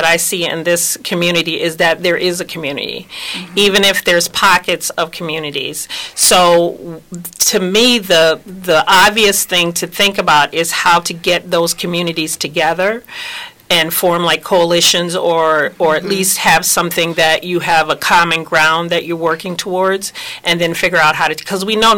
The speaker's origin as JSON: {"language": "English", "region": "Illinois", "country": "United States", "said": "technically I'm from Illinois, so I travel over the border."}